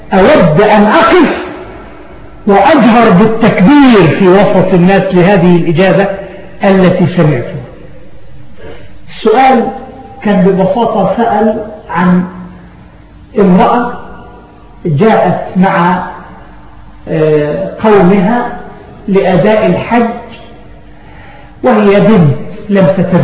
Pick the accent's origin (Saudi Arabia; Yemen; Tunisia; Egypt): Egypt; عندنا في مصر